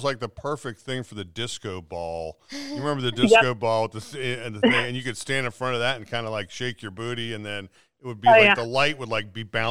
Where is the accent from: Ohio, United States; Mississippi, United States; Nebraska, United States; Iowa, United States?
Ohio, United States; Cincinnati; I grew up in North Avondale. We lived at 1019 Lenox Place.